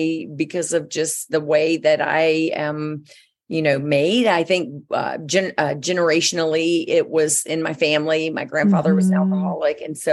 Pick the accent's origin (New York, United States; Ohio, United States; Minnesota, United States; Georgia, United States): Georgia, United States; So, well, I grew up in Georgia, South Georgia, and I did grow up in church and was very much a lover of Jesus and all things Jesus as a child, and very family oriented until my parents got divorced when I was 13.